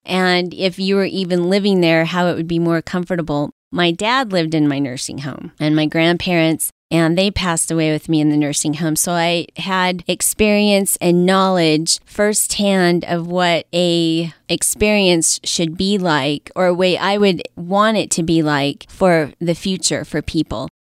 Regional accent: Alamosa, Colorado, United States; I'm from the San Luis Valley. I was born and raised in Alamosa and graduated from Sangre High School and Adams State.

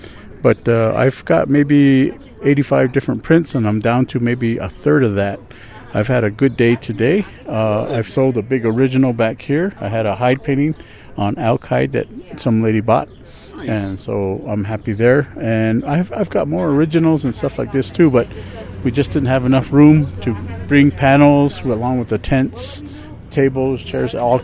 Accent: Cochiti Pueblo, New Mexico, United States; now in Santa Fe, United States; I'm from Cochiti Pueblo, but we live in Santa Fe.

